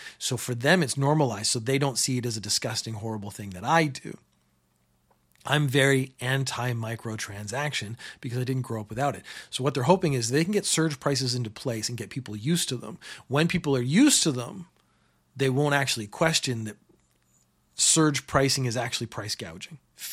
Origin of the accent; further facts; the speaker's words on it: Canada; So I'm Canadian. I grew up in Canada.